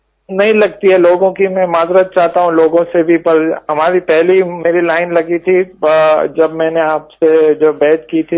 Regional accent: Mumbai, Maharashtra, India; now in London, United Kingdom; ہم لندن میں رہتے ہیں, میں انڈیا کا ہوں, بمبئی کا ہوں

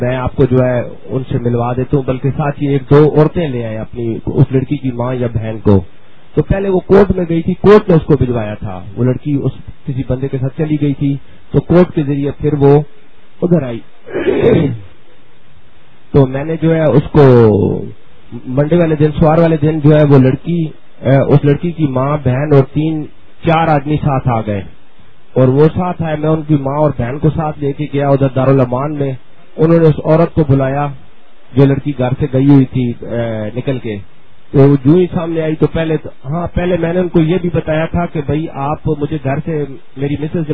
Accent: Attock, Punjab, Pakistan; میں اٹک سے ہوں.

